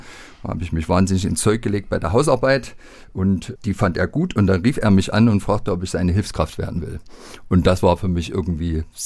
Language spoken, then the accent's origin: German; Leipzig, Saxony, Germany; born there; Naja, ich bin ja gebürtiger Leipziger, 1978 in Engelsdorf zur Welt gekommen.